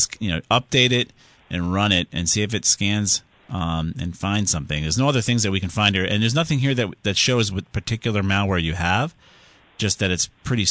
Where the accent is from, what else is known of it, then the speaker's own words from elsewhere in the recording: Southington, Connecticut, United States; We're going to get back to Ken, who's down there in Southington, my hometown.